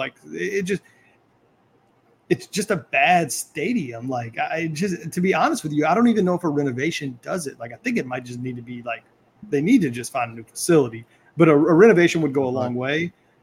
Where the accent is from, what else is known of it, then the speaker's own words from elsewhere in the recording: Lake Charles, Louisiana, United States; I'm from Lake Charles and we have this old ass facility, the Burton Coliseum, where they host fucking fucking rodeos.